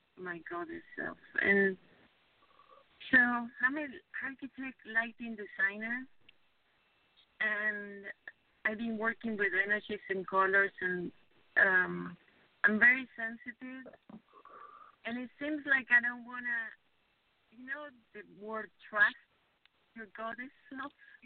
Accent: Argentina; now in Garden Valley, United States; I'm from Argentina, but I've been in the States since 1992, and I live in the mountains in Garden Valley in California.

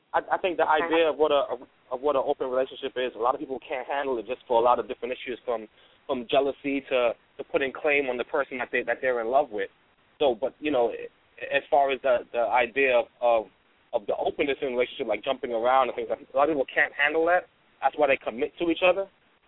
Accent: Brooklyn, New York, United States; I'm from Brooklyn.

